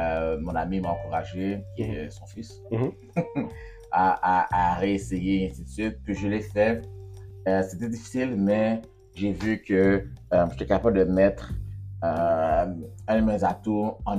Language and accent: French; Gatineau, Quebec, Canada; also born or lived in Montreal / Ottawa; J'ai grandi à Gatineau. Ottawa, Gatineau. Donc, je suis né à Montréal seulement. Donc, évidemment, de très, très, très jeune âge, mes parents décidaient de déménager de Montréal à Ottawa.